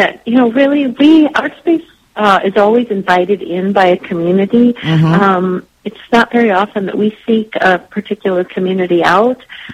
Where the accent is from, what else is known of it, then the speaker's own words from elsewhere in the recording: Michigan, United States; I was born and raised in Michigan, so I have a particular affinity for this project.